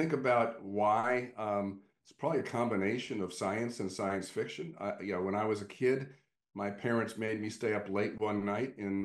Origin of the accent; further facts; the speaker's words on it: New York, United States; I grew up in New York. I was not part of a engineering family.